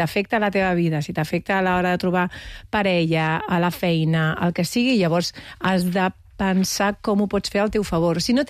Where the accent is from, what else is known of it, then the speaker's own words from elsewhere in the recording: Maçanet de Cabrenys, Catalonia, Spain; Maçanet de Cabrenys.